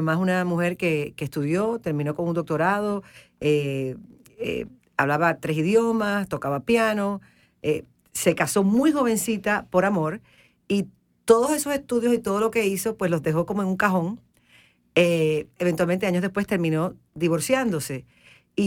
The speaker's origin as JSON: {"language": "Spanish", "country": "Puerto Rico", "tie": "born or raised there", "lives_now": "United States", "said": "Yo crecí con subtítulos en Puerto Rico."}